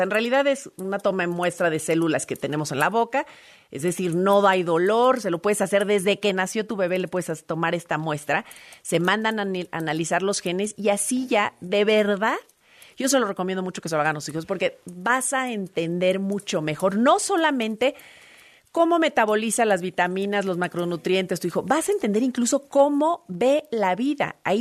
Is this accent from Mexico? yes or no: yes; Mexico; ¿Cómo somos los mexicanos?